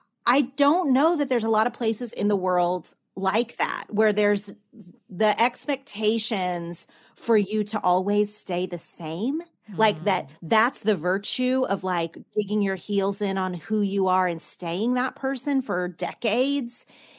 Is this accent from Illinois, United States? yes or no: no; Oklahoma, United States; now in Los Angeles, United States; There was just a lot of things that felt like in my small town growing up in Oklahoma that you had to be a certain way.